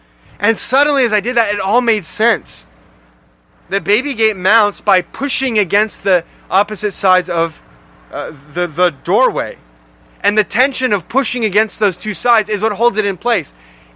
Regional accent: Bakersfield, California, United States; When my family is going to my hometown, Bakersfield, to visit family, the travel time is almost equal depending on whether we go on I-5 or Highway 99.

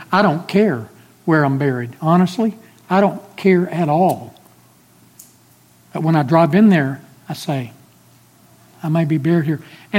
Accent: Clarendon, United States; Every time I go to my hometown, Clarendon, 5 hours northwest of here, and I drive in from the east

